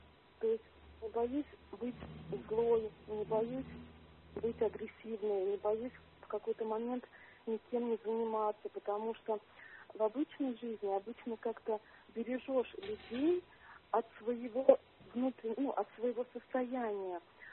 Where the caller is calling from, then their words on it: Moscow, Russia; Да, я звоню из Москвы.